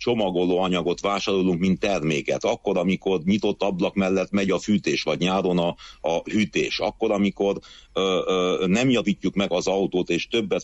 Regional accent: Székely Land, Romania; legyen otthon, Erdélyben, Székelyföldön, a szülőföldön

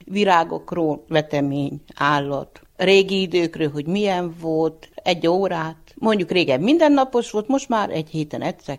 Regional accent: Nagysolymos, Harghita, Romania; now in Magyarandrásfalva, Romania; Nagysolymosból jöttem ide, 1-8-at ott jártam, utána Benkeresztúr a Talicaomba.

